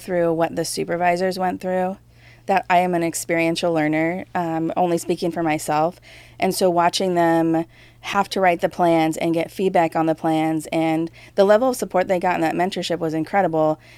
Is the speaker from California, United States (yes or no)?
yes; Santa Maria, California, United States; also born or lived in Long Beach / Singapore; now in Phoenix, United States; Santa Maria.